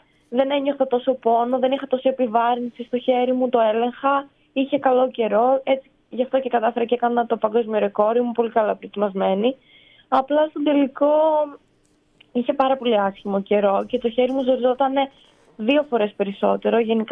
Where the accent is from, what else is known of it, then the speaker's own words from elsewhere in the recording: Kastoria, Western Macedonia, Greece; Ναι, είμαι από την Καστοριά